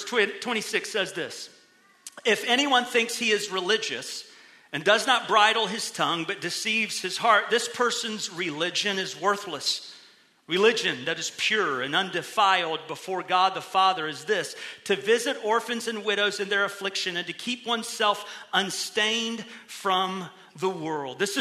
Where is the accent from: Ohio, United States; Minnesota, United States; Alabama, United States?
Ohio, United States; Middletown; You know, Vice President Vance is from my hometown, Middletown, Ohio.